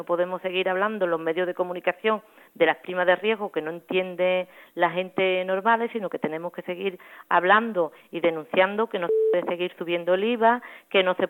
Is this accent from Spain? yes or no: yes; Andalusia, Spain; Cuando en otro pueblos como el andaluz no nos atrevemos a convocar por nuestra cuenta una huelga general